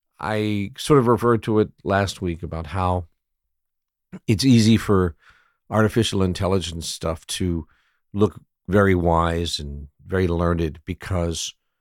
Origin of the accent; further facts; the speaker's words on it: Pasadena, Maryland, United States; When I was young, growing up in Pasadena, Maryland, on the east coast of the U.S., I was a dedicated Anglophile.